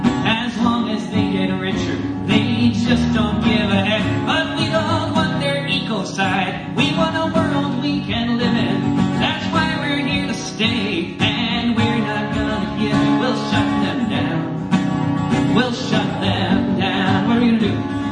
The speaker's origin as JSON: {"language": "English", "town": "Boston", "region": "Massachusetts", "country": "United States", "tie": "born or raised there", "lives_now": "Olympia, United States", "said": "Now he's police chief in Boston, my hometown."}